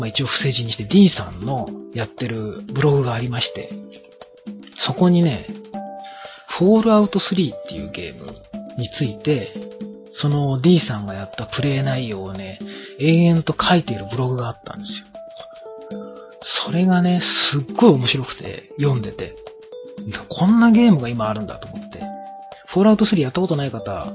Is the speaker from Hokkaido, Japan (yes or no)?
no; Yokohama, Kanagawa, Japan; 僕横浜出身なんですけど、繁華街で遊んでた覚えしかないですよね。